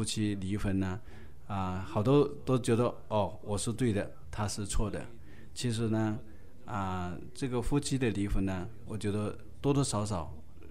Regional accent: China

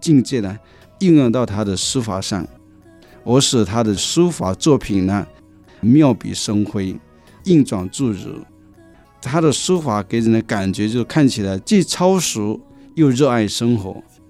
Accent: China; 我们中国人常常这样讲，见其字啊，就知其人。

